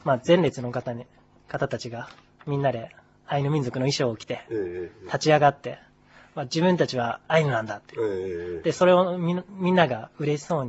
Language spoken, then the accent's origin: Japanese; Sapporo, Hokkaido, Japan; 僕は出身が札幌だったので、田舎の高校に行って